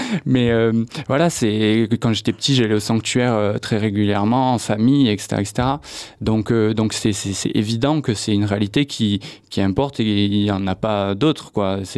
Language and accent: French; Tarbes, Occitanie, France; also born or lived in Lourdes; Moi je suis né à Lourdes et j'ai grandi à Tarbes et j'ai fait toute ma scolarité à Tarbes. Après je suis un petit peu parti à Toulouse pour les études, mais je suis revenu travailler à Tarbes dès que j'avais fini les études.